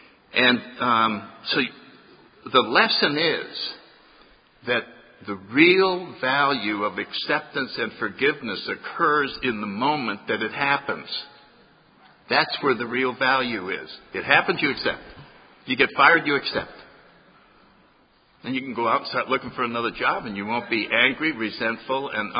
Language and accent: English; New Haven, Connecticut, United States; I grew up in New Haven, Connecticut, near where a lot of my relatives still live.